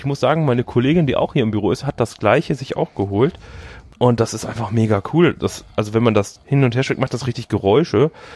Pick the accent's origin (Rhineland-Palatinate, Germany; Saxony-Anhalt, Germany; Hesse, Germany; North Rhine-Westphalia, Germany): North Rhine-Westphalia, Germany; Düsseldorf; bin ein Düsseldorfer Jung